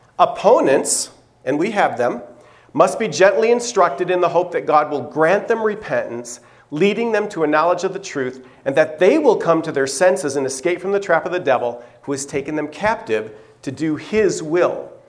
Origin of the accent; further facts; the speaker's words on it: Venezuela; I'm fluent in Spanish, so this really helps the situation. I grew up in Venezuela, South America. I'm a missionary kid, so totally comfortable with the culture.